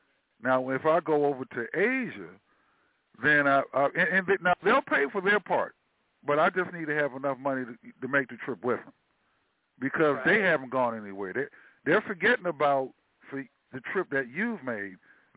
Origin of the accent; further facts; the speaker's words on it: United States; I'm an American. Let me put that out there first.